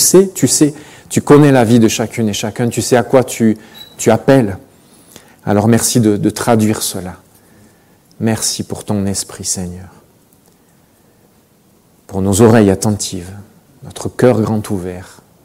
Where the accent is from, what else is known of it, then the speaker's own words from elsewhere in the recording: Marseille, Provence-Alpes-Côte d'Azur, France; now in Switzerland; Mon accent trahit évidemment que je ne suis pas originaire de la Suisse romande. Mes origines sont à Marseille, j'y suis né, j'ai grandi, j'ai toujours d'ailleurs ma famille là-bas et on a du plaisir à retourner assez régulièrement.